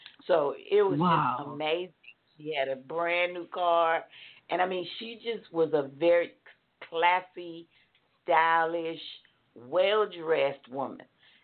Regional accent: Chattanooga, Tennessee, United States; When growing up in Chattanooga, I had like three different aunts that I spent the bulk of my time with.

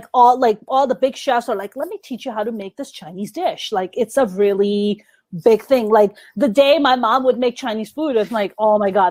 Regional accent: Pakistan; the flat that I was born and raised in Pakistan, our neighbors was

